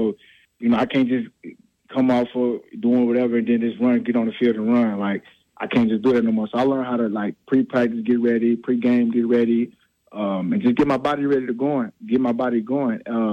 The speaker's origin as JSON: {"language": "English", "town": "Little Rock", "region": "Arkansas", "country": "United States", "said": "You know, I come all the way from Little Rock, Arkansas."}